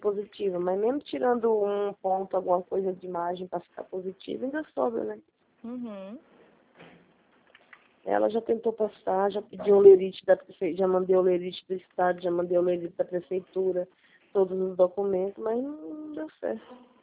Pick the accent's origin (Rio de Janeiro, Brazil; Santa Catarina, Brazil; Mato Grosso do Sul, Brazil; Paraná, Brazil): Mato Grosso do Sul, Brazil; Nova Andradina; Não, eu sou do Novo Andradina, né?